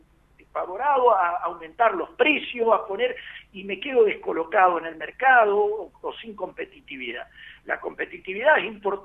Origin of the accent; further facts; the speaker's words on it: Argentina; como somos característicos los argentinos de exagerar las cosas